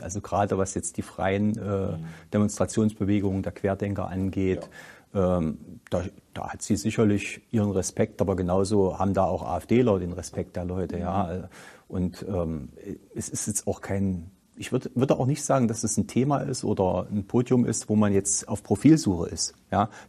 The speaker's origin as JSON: {"language": "German", "region": "East Germany", "country": "Germany", "said": "wir als Deutsche, als Ostdeutsche zumindest"}